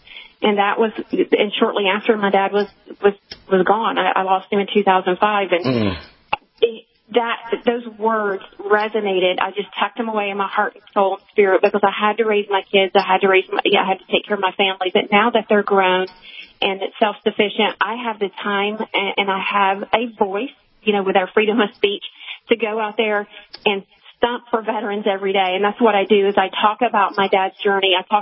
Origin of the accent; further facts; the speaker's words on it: Murfreesboro, Tennessee, United States; Murfreesboro, Tennessee, just south of Nashville.